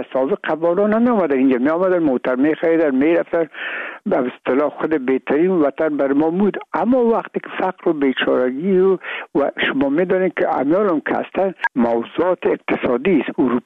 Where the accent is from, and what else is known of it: Afghanistan